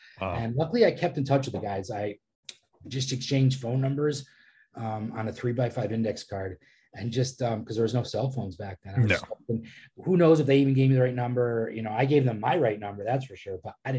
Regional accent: Northampton, Massachusetts, United States; I grew up on the East Coast. I was born and raised in Northampton, Massachusetts. Nice. I've pretty much been on the East Coast my whole life, lived in Massachusetts my whole life.

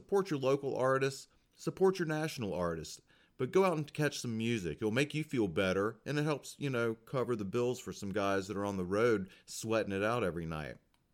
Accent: the South, United States; And then, of course, growing up in the South, everybody that I knew watched T-Haw on Saturday nights

